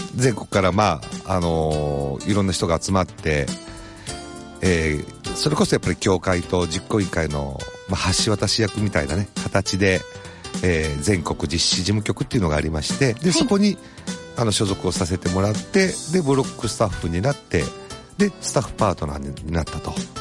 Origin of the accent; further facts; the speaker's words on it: Okazaki, Aichi, Japan; 2010年に地元岡崎で